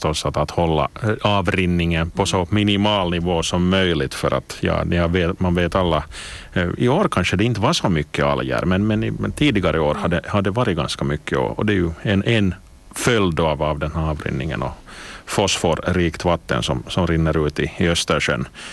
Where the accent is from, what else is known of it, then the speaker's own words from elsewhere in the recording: Uusimaa, Finland; now in Turku, Finland; en som är född och uppvuxen i Västnyland så håller jag förstås på kustbanan